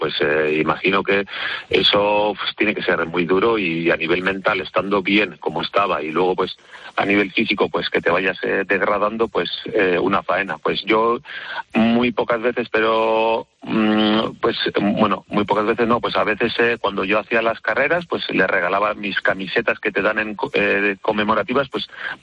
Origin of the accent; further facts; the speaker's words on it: Ondarroa, Basque Country, Spain; yo soy un chico de Ondarroa, Vizcaya, y llevo toda la vida haciendo deporte